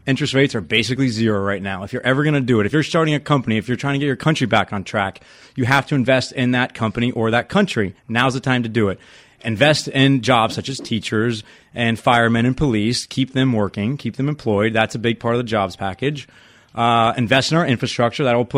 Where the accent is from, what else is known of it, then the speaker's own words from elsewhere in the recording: Florida, United States; Well, like I said, I'm from the Keys, and I'm sure you remember when that oil spill happened.